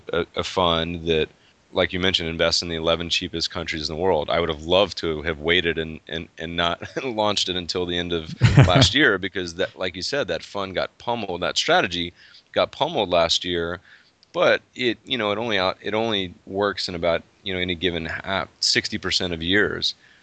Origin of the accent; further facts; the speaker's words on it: Denver, Colorado, United States; I grew up in Denver mostly. So I'm a huge Denver Broncos fan, right?